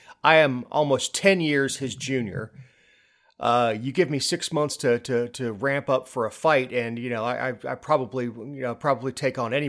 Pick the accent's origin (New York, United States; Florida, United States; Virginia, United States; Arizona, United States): Florida, United States; Fort Lauderdale; Like I grew up in Fort Lauderdale area, and we always had a breeze because we were only a few miles from the beach.